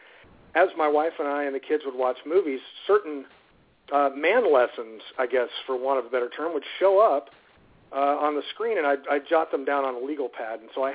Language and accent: English; Florida, United States; I'm a Florida boy, so anyone listening north of about Atlanta is probably snowed in.